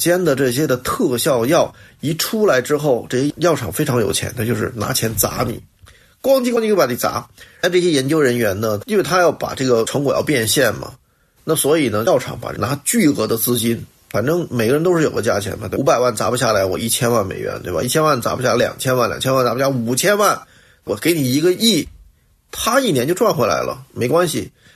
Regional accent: China; also born or lived in Hong Kong; now in United States; 所以你会看到我自己移过2次民哈，我从我们祖国1次移民到香港，是一个那时候还是英国的殖民地，然后在一个殖民地呢待了10几年，后来我再移民啊，又第二次移民移到了美国

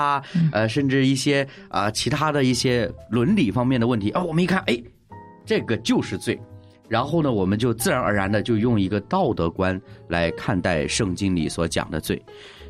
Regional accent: China; 我们中国人是讲究什么传统美德的

